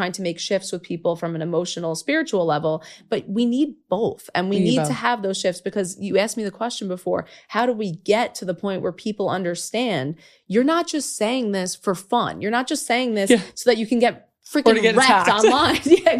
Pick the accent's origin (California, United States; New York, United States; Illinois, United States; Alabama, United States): New York, United States; New York City; I grew up in New York City.